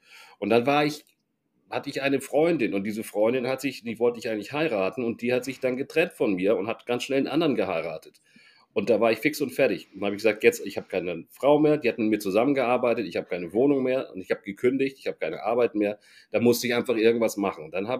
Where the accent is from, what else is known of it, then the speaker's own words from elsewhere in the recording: Hamburg, Germany; also born or lived in Munich; Und wir sind aber schon als Kinder dann relativ früh mit meinem Vater und meiner Mutter nach Hamburg gezogen. Also ich fühle mich eigentlich eher als Hamburger.